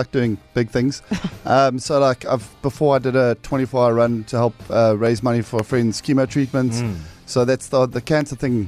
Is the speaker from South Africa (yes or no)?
yes; Durban, KwaZulu-Natal, South Africa; I'm from Durban.